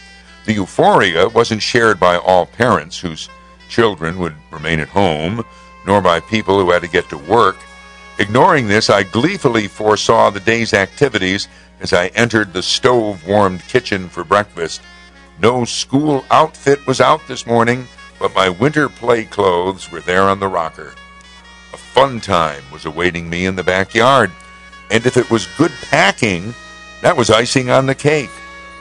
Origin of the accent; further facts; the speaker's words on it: Amsterdam, New York, United States; When I was growing up on Park Hill, Amsterdam in the 50s, an especially snowy night was the herald of a fantastic possibility.